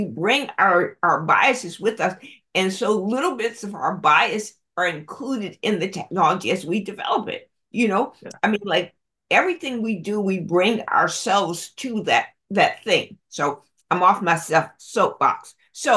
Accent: Walterboro, South Carolina, United States; growing up in Walterboro or what's called Low Country

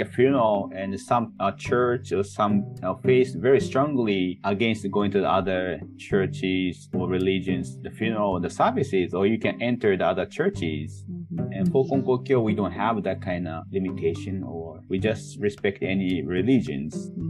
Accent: Japan; I'm from Japan, Anna was born in Hawaii, Oahu, and Amy from Maui.

